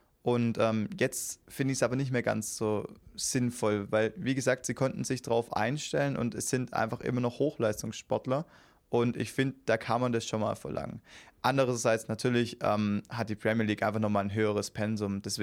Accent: Baden-Württemberg, Germany; als Schwabe ist man ja immer eher pessimistisch

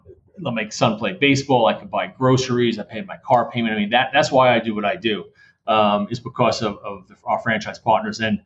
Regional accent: Brooklyn, New York, United States; But, so I grew up in Brooklyn, New York, and there's a reason why I'm saying this. And my family had pizzeria restaurants, an Italian kid from Brooklyn.

